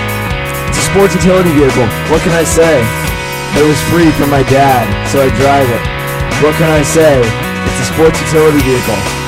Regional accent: Sarasota, Florida, United States; I went down to my hometown of Sarasota, Florida with a couple of friends of mine.

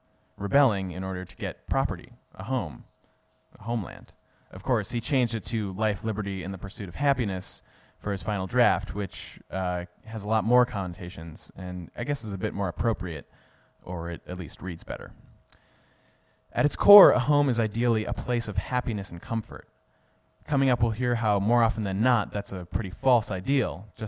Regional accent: Minneapolis, Minnesota, United States; I grew up in Minneapolis, Minnesota. Because that's a city in the Midwest, most people I met when I first came to college assumed I was from some sad, tiny little town in the middle of nowhere

